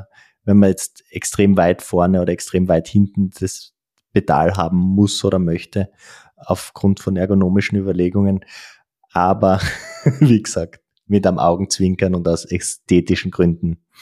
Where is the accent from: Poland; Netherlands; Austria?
Austria; wir sind ja Österreicher, Schluchtenscheißer sozusagen.